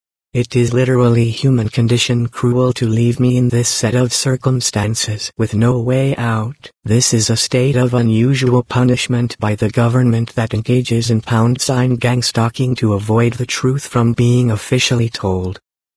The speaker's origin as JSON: {"language": "English", "town": "San Bernardino", "region": "California", "country": "United States", "tie": "born or raised there", "said": "San Bernardino Police Department - a sad state of affairs here in this city of my hometown"}